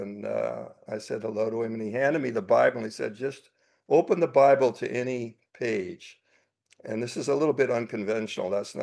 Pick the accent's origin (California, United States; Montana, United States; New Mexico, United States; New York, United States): California, United States; now in Australia; I grew up in Southern California and started surfing probably around 11 years old.